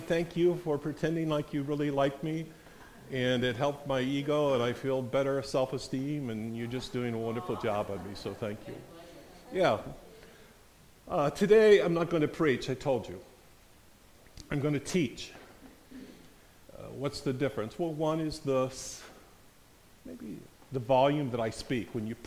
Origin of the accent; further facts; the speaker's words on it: Burton, Michigan, United States; also born or lived in overseas; I grew up in Burton, of course, lived overseas, came back, and probably live a mile from where I was raised. And I love this part of Michigan.